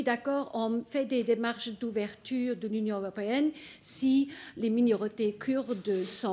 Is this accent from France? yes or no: no; Luxembourg; Excusez-moi, je suis luxembourgeoise